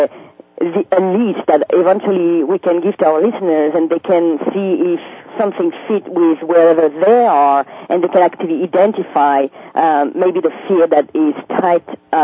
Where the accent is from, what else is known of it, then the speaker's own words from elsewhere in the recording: France; now in United States; if I take my personal experience when I came from France to come to United States, I had that feeling that the change was necessary